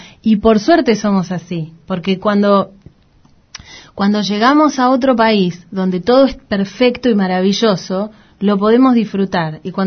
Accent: Argentina; Lo que tenemos nosotros como argentinos, que es maravilloso, es un desorden mental impresionante

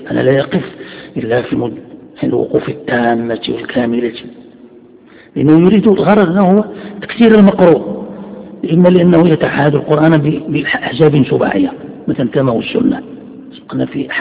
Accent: Morocco; يعني عندنا في المغرب يعني معروف هذا

